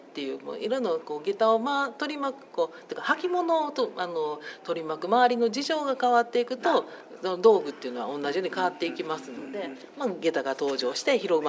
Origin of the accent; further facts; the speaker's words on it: Kansai, Japan; accent: Kansai; 私ら関西弁でいうところのつっかけにな